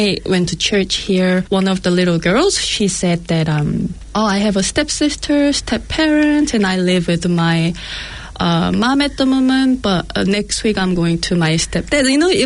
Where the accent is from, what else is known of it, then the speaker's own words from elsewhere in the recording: South Korea; English is a second language; now in New Zealand; So I am from Korea, and my auntie's family, they moved here a year before my family did.